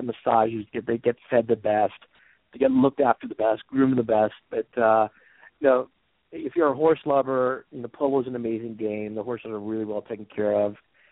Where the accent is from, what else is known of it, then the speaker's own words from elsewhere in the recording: Virginia, United States; I grew up here in Virginia in horse country and wine country, but horses are a big part of the community.